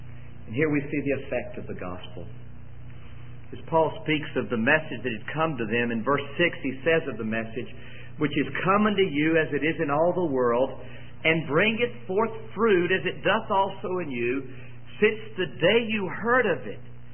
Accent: Fayetteville, United States; I remember, standing in our kitchen, growing up in Fayetteville.

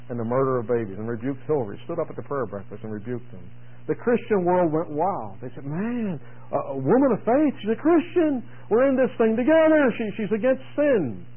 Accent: Pittsburgh, Pennsylvania, United States; I grew up in Pittsburgh.

